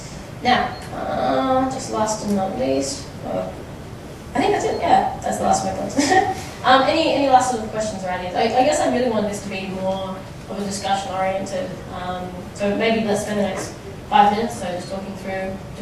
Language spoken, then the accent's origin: English; Darwin, Northern Territory, Australia; you know, Darwin, we were booked out weeks in advance